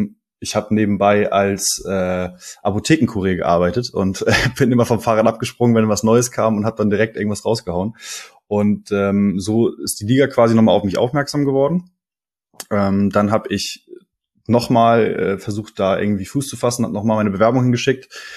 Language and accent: German; Kiel, Schleswig-Holstein, Germany; now in Hamburg, Germany; Ich komme ursprünglich aus Kiel, bin letztes Jahr nach Hamburg gezogen